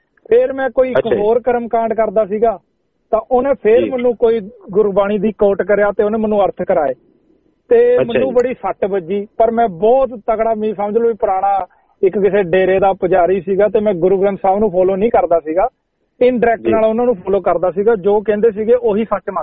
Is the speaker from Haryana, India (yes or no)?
yes; Haryana, India; ਕਿਉਂਕਿ ਅਸੀਂ ਹਰਿਆਣੇ ਤੋਂ ਬਿਲੋਂਗ ਕਰਦੇ ਹਾਂ, ਸਾਡੇ ਉੱਧਰ ਇਹੀਆਂ ਚੀਜ਼ਾਂ ਜ਼ਿਆਦਾ ਹੈ।